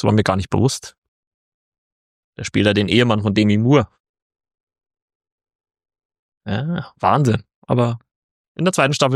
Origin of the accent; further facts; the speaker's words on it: Saxony, Germany; Ich komme ja aus Sachsen und bin nach Thüringen gezogen.